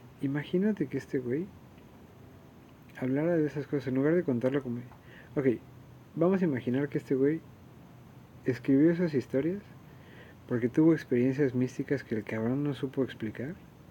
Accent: Mexico City, Mexico; now in Cancún, Mexico; yo como chilango jamás hubiera entendido que alguien me dijera que Cancún era una ciudad horrible.

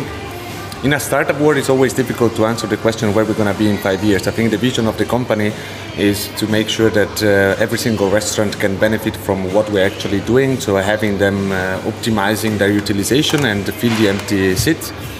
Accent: Italy; English is a second language; moved away as an adult; I'm from Italy. And I'm working actually outside of Italy since 7 years. I moved to Berlin back in the days

